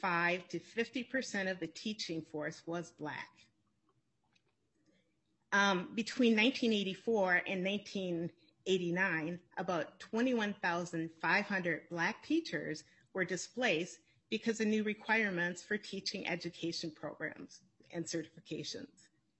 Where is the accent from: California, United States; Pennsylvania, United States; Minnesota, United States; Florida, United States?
Minnesota, United States; As a child growing up in Minnesota public schools, I would have loved to have a teacher teacher leader of color.